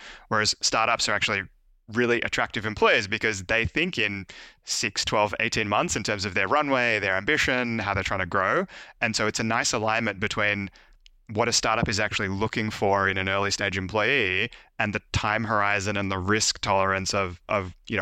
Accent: Australia; born there; I was born in Australia

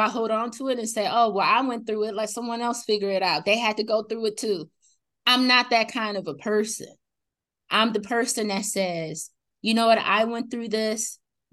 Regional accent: Michigan, United States; moved away; I grew up in Michigan. I've been away for over 17 years.

